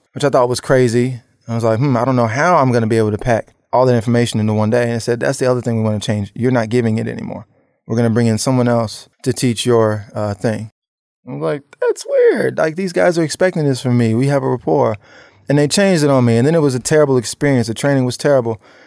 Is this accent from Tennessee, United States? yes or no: yes; Memphis, Tennessee, United States; I'm from Memphis and when you really dress well, you're just fresh.